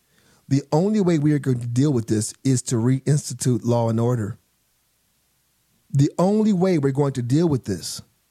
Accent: Chicago, Illinois, United States; These guys looked at me and they said, wait, you're from America? Where? I said, I'm from Chicago.

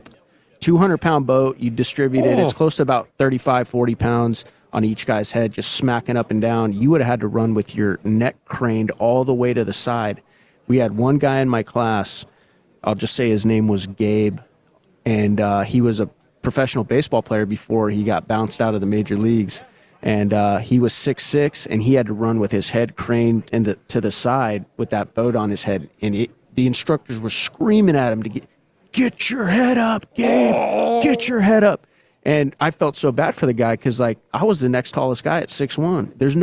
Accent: Yuma, Arizona, United States; You know, my story, man. I grew up in Yuma, Arizona, where mm-hmm. we had a Marine base, and I wanted to be a Marine because you guys have cool

